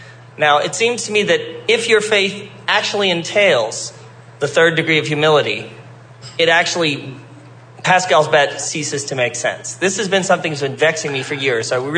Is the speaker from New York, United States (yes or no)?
yes; New York, United States; Being a New Yorker.